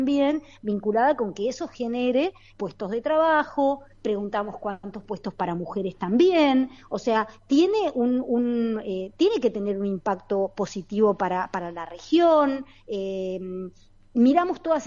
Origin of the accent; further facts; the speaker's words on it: Patagonia, Argentina; yo soy patagónica también, o sea, conozco el país